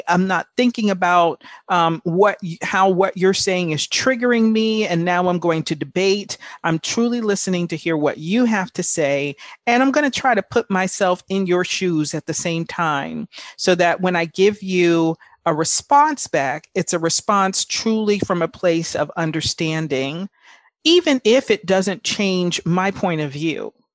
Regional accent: Bronx, New York, United States; growing up in the Bronx, I didn't necessarily have a lot of examples of people that I saw go through that whole process.

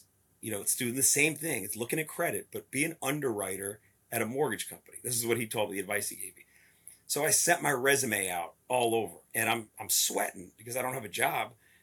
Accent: Florida, United States; I grew up in South Florida, graduated high school with a 1.57, barely got through, had a lot of fun in high school

